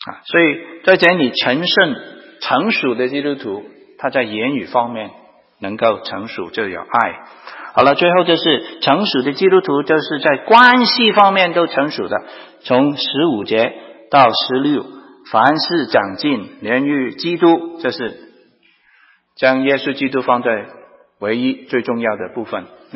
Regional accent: Hong Kong; 因为我在香港长大，我的文化可能跟从中国长大的文化不一样啊。

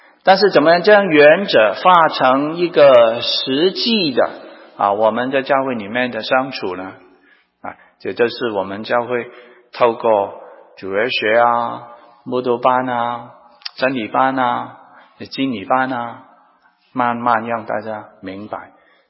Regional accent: Hong Kong; 因为我在香港长大，我的文化可能跟从中国长大的文化不一样啊。

